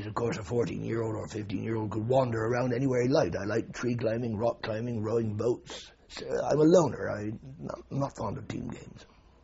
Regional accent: Bristol, South West England, United Kingdom; I was born in Eastfield, Bristol, and then moved to, always in Eastfield until after the war, and then we moved to Fishponds. Then I got married and lived in Redland.

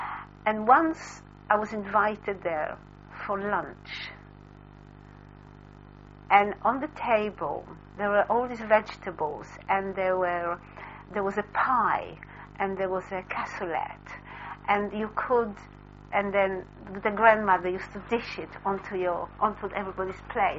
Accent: Jaffa, Tel Aviv District, Israel; English is a second language; But the life in Jaffa was, I mean, I learned to swim in an irrigation pool with some Arab boys. I mean, if my mother ever knew.

